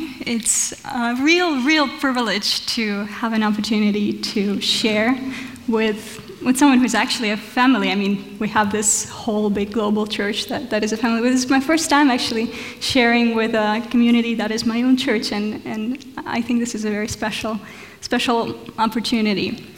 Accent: Russia; English is a second language; I do come from Russia. I grew up in Russia.

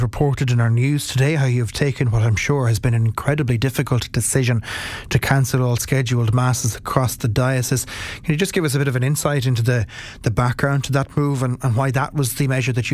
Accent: Ireland; It's the antithesis of being Irish

